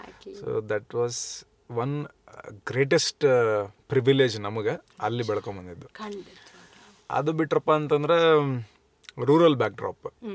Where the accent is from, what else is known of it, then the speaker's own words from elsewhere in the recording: Chikkadapura, Karnataka, India; also born or lived in Ilkal; ಇಳ್ಕಲ್ ಶಾಲಿಗೆ ಕಲ್ತಿದ್ದು ಇಳ್ಕಲ್ಲಾಗ. ಅದ್ಬಿಟ್ರೆ ಇಳ್ಕಲ್ಗಿನ ಮೊದಲಂತಂದ್ರೆ ಆದಾಪುರ, ಚಿಕ್ಕಾದಾಪುರ ನಮ್ಮೂರು.